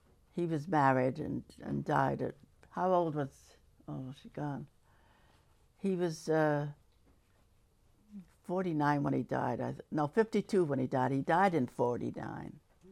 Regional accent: Scotland, United Kingdom; remember I was born in Willowbrae Road. And but I went to school in Abbey Hill.

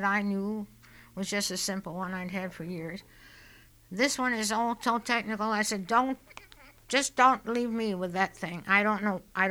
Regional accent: Scotland, United Kingdom; now in United States; Scottish, definitely, would be my history, my background, but my present living, day of living now is American, method of living.

